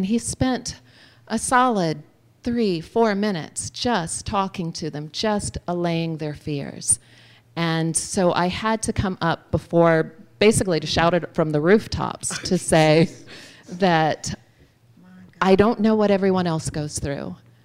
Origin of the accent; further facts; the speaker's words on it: Winnsboro, Louisiana, United States; also born or lived in Chicago, United States; I'm originally from Chicago, but had lived in a very tiny town called Winnsboro, Louisiana, for most of my childhood, where everyone knew everyone